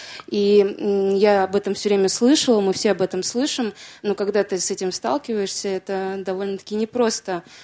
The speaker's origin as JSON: {"language": "Russian", "region": "Moscow", "country": "Russia", "said": "я из Москвы."}